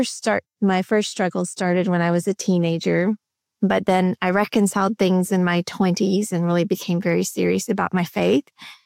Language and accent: English; Texas, United States; So I'm in Texas, so born and raised in Texas most of my life.